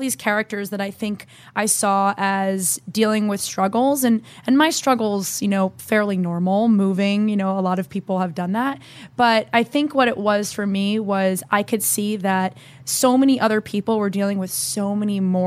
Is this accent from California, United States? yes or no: no; New Jersey, United States; So I grew up in New Jersey. Moved 3 times growing up